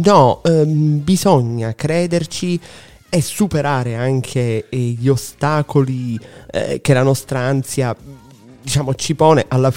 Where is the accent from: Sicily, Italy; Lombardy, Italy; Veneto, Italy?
Sicily, Italy; ti parlo da musicista, da cantautore del sud, ancor prima che da speaker, da siciliano